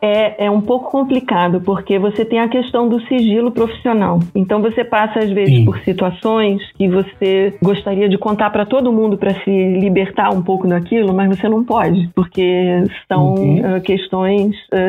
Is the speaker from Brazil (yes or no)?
yes; Rio de Janeiro, Brazil; born there; Rio de Janeiro.